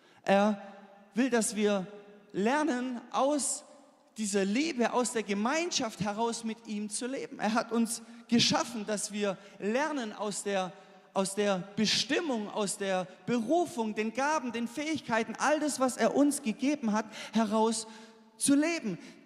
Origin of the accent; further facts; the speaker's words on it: Baden-Württemberg, Germany; jetzt für mich als Schwabe